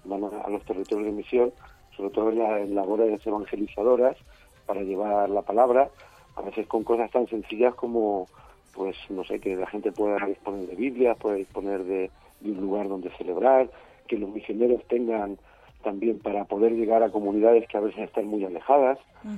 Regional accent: Fuente el Fresno, Castilla-La Mancha, Spain; yo soy de Fuente del Fresno, uh-huh. Y durante casi 20 años pues he estado en misión en el sur de Chile, también en Bolivia

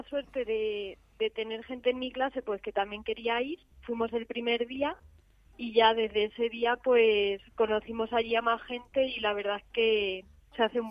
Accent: Ciudad Real, Castilla-La Mancha, Spain; Soy de Ciudad Real desde siempre.

